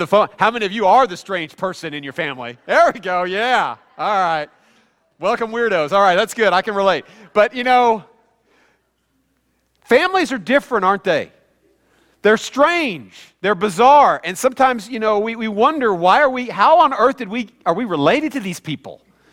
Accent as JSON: {"language": "English", "region": "Midwest", "country": "United States", "said": "Now, I don't care about any of them because I'm from the Midwest, so you know who I like."}